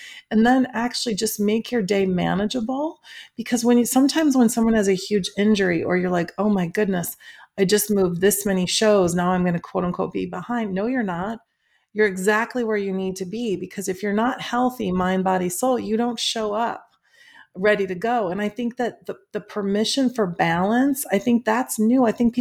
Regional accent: Schaumburg, Illinois, United States; I grew up in Schaumburg.

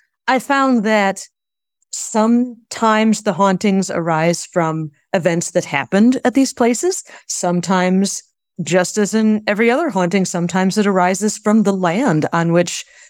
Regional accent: Chicago, Illinois, United States; And I grew up in the Chicago area, so I knew all these places.

